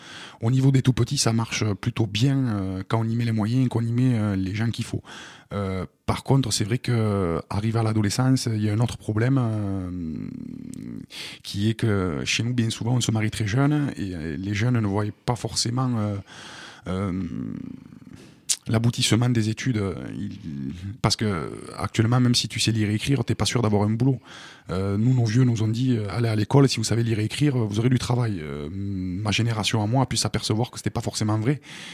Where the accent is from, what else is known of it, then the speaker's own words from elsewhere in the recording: France; je pense que on est français comme tout le monde.